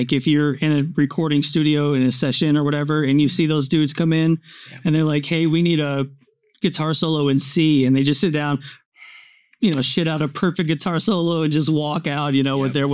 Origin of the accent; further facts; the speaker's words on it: Hendersonville, Tennessee, United States; growing up in the Hendersonville area, like everyone's dad plays in someone's band